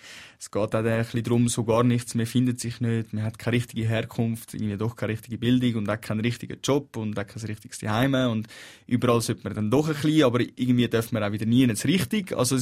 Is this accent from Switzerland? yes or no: yes; Switzerland; Also meine Heimat für mich ist die Schweiz. Was aber nichts daran tut, dass ich mich auch mit Ägypten verbunden fühle.